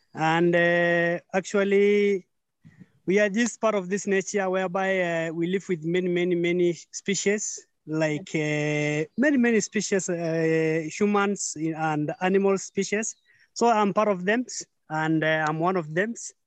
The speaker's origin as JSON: {"language": "English", "region": "Nairobi", "country": "Kenya", "said": "I'm from Kenya, near to Nairobi, but I'm a pastoralist. I live with animals since birth."}